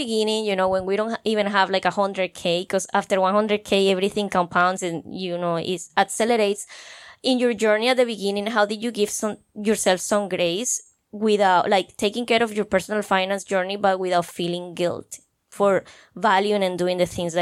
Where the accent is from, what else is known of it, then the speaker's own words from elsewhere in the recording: Colombia; English is a second language; I'm from Colombia.